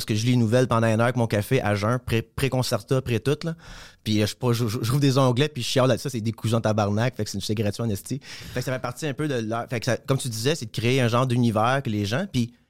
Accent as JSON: {"language": "French", "town": "Hawkesbury", "region": "Ontario", "country": "Canada", "tie": "born or raised there", "also_born_or_lived": "Montreal / Ottawa", "said": "Hawkesbury, je suis born and raised. J'ai habité un peu à Ottawa. Ça, je suis né à Montréal. Mais Hawkesbury, c'est, je dis tout le temps, comme ma maison"}